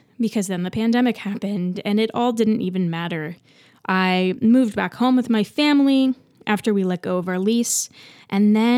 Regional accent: New Jersey, United States; now in New York City, United States; I grew up in Central Jersey. I went to college and got my BFA in musical theater from Texas State. And then I went all the way back over to New Jersey, did a couple shows, and then finally moved to the city in 2019.

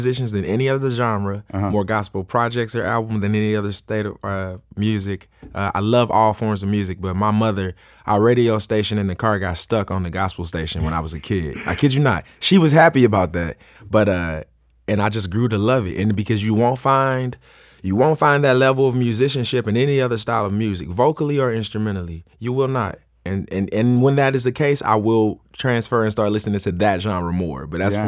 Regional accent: St. Louis, Missouri, United States; I grew up in St. Louis. I'm a musician.

